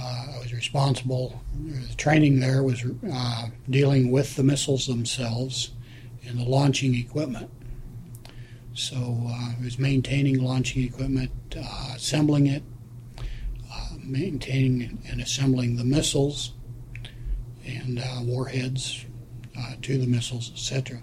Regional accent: Alden, Iowa, United States; Okay, I grew up around Popejoy in Alden, Iowa. Attended Alden School, graduated from Alden High School

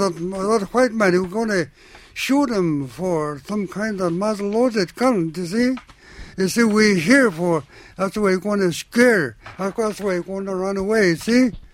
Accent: Arctic Village, Alaska, United States; Arctic Village.

